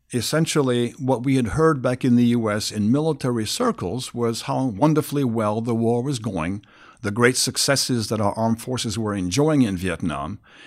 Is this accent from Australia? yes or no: no; France; English is a second language; now in United States; I grew up in France. My mother was British, my father American, yet all my friends were French. My schooling was in French. I resisted speaking and reading in English. As a consequence, when I came to the States in 1961, my English language skills were very poor